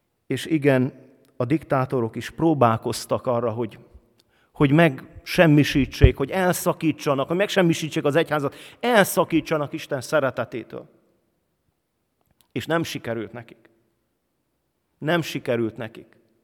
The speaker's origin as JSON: {"language": "Hungarian", "region": "Transylvania", "country": "Romania", "moved": "as an adult", "lives_now": "Hungary", "said": "Én Erdélyből jöttem, és a Ceausescu diktatúra alatt éltem."}